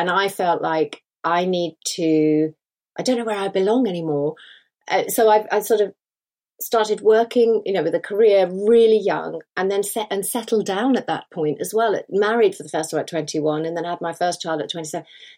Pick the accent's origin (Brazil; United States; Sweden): Sweden; I come from Sweden, a very egalitarian country.